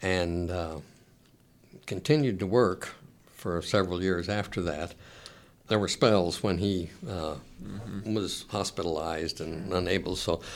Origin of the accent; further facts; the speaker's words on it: Kansas, United States; I came from Kansas.